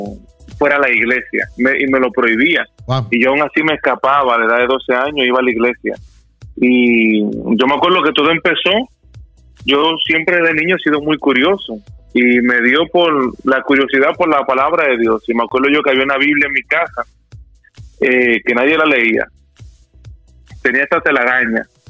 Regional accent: Puerto Rico; also born or lived in Dominican Republic; yo nací en la Isla del Encanto, en Puerto Rico, de padres dominicanos. Me crié en los dos países. Duré un año aquí, 2 años allá, 3 años aquí, 3 años allá.

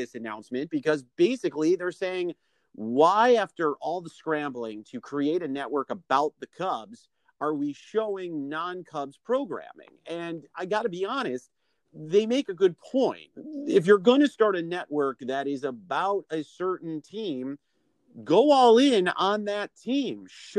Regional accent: Chicago, Illinois, United States; I grew up in the Chicagoland area.

